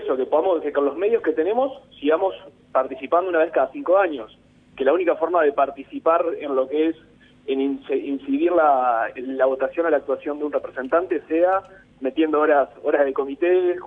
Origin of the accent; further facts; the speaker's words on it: Durazno, Uruguay; en mi caso más soy del interior, soy de Durazno